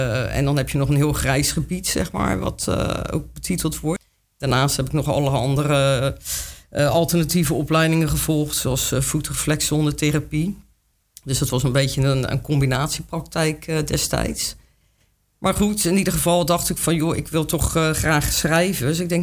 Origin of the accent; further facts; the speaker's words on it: Vlaardingen, South Holland, Netherlands; born there; now in Capelle aan de IJssel, Netherlands; Ik ben geboren in Vlaardingen, 1970. Dus even snel gerekend, ik ben 51 jaar.